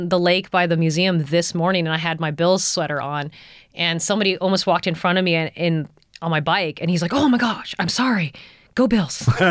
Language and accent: English; West Coast, United States; I grew up on the West Coast my entire life, border to border, you know, Canadian border to Mexico border.